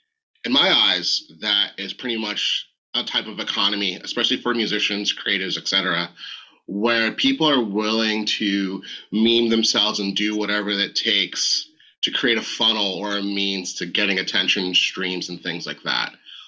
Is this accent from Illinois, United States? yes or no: no; Philadelphia, Pennsylvania, United States; I mean, I'm originally from Philly